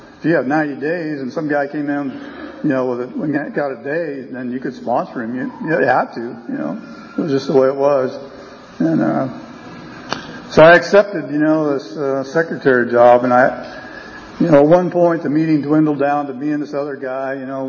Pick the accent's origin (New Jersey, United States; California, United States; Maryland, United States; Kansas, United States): California, United States; Bakersfield; I was born and raised in Bakersfield, you know